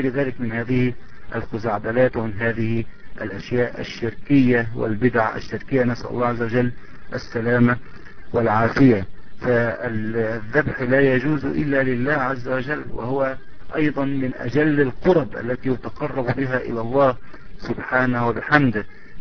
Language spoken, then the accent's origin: Arabic; Egypt; إلا ما لكن نجد مثلا عندنا في مصر يعني ما زال هناك للأسف الشديد بعض الطوائف